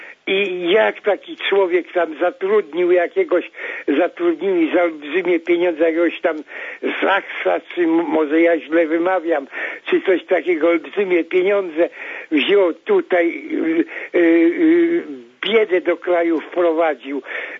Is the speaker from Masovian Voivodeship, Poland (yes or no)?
yes; Warsaw, Masovian Voivodeship, Poland; jestem, pochodzę z wielopokoleniowej rodziny warszawskiej